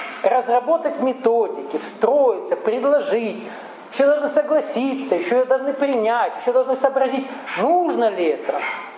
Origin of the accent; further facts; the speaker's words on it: North Caucasus, Russia; Я сам вырос в Кавказской республике, где жил 3 нации базовых. Включая русскую. Совершенно разными видами языков.